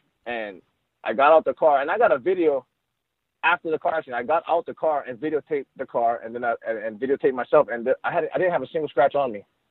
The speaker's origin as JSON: {"language": "English", "region": "Hawaii", "country": "United States", "tie": "born or raised there", "lives_now": "Kansas, United States", "said": "growing up in Hawaii, you know, we live on an island. And, you know, you can drive around to Hawaii in about like 2 hours without traffic."}